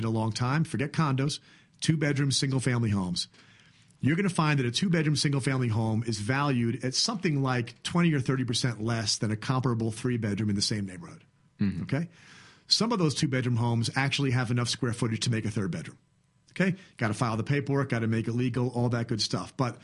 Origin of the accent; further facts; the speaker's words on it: Tarrytown, New York, United States; moved away; Like we did a deal in Tarrytown, New York, also on the Hudson River. That's where I come from. I'm a Southerner now, but I haven't shaken the accent.